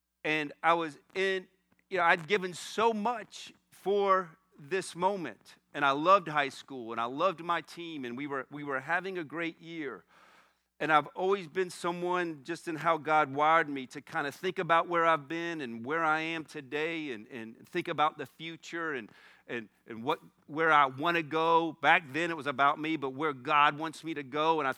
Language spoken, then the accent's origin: English; Florida, United States; And it's freezing in New York. I'm from Florida.